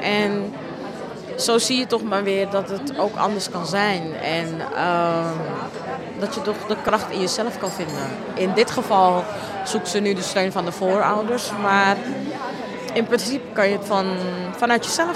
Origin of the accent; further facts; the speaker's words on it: Suriname; ik ben in Suriname opgegroeid, dus dan groei je ermee op eigenlijk.